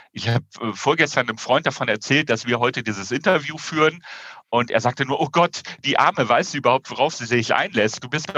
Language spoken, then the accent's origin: German; Rhineland, Germany; weil ich natürlich bei Videokonferenzen als Rheinländer eher lauter denn leiser bin